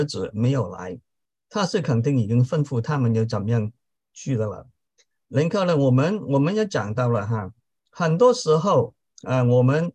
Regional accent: China; 我中国人是说树高千丈落叶归根

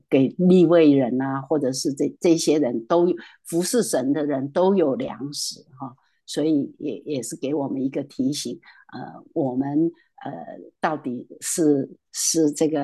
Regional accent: China; 像我们中国人过节的时候，哦，大家打麻将啊，什么什么，通通都坏习惯

